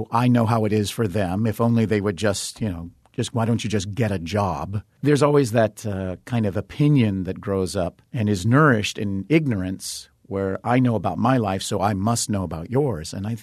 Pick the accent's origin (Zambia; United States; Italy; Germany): United States; Virginia; But I grew up in Virginia in the South